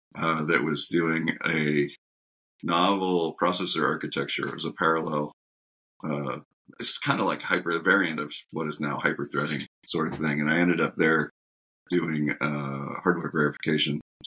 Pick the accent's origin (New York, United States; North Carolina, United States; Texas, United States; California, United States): California, United States; So I grew up in Silicon Valley, and my original like after school job as a kid was at a startup.